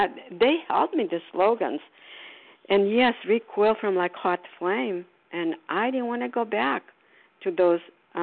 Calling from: Port Charlotte, Florida, United States; And I'm calling from Port Charlotte, Florida.

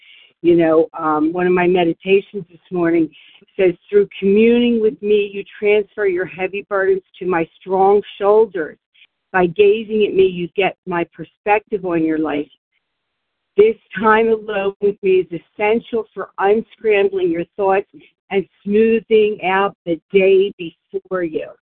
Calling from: Warminster, Pennsylvania, United States; from Warminster, Pennsylvania.

